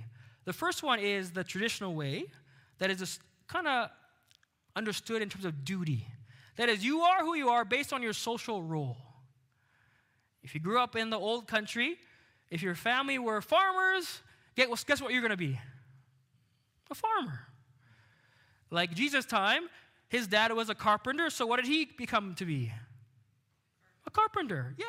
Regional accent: Canada; So I grew up here in Canada. I still got that Filipino mother

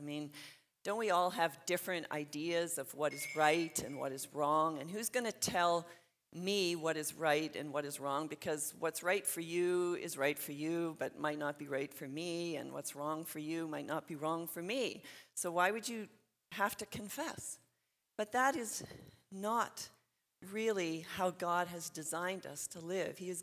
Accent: Edmonton, Alberta, Canada; I grew up right here in Edmonton.

